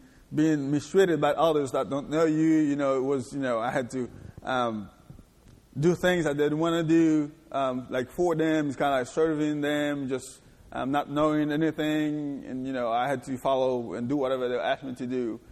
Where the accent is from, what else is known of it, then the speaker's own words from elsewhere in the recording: Saint-Michel, Artibonite, Haiti; I was born in Haiti. I was born in a place not as beautiful as your place, but in the countryside called Saint-Michel. It's like the middle north in Haiti. And I raised in the farm, you know, with my dad and my mom